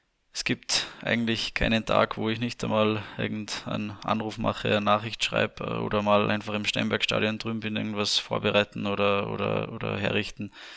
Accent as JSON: {"language": "German", "town": "Leogang", "region": "Salzburg", "country": "Austria", "tie": "born or raised there", "said": "Ja, wie bei den meisten einfach früher bei uns in Leogang gibt es mittlerweile eigentlich 3-4 Fußballplätze."}